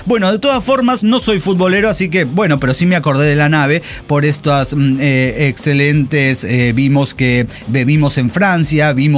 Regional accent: Costa Rica; hubo una erupción del volcán Rincón de la Vieja. Coincidencias de mi tierra

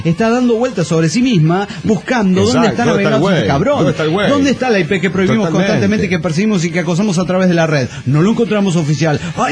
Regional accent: Guadalajara, Jalisco, Mexico; de Guadalajara, Jalisco, México

